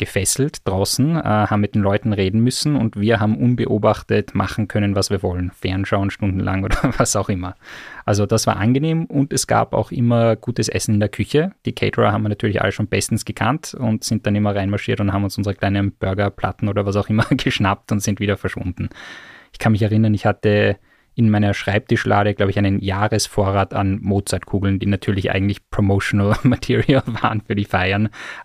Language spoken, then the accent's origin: German; Austria; accent: Austrian German; first language English; German is a second language; Klingt vielleicht komisch, wenn ich jetzt mit, sag ich mal, perfekten österreichischen Deutsch spreche, aber für mich ist trotzdem die englische Sprache, wo ich mich wohler fühle.